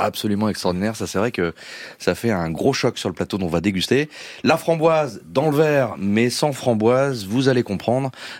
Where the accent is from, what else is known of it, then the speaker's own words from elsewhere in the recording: Lyon, Auvergne-Rhône-Alpes, France; born there; Une bonne adresse dans ma ville natale.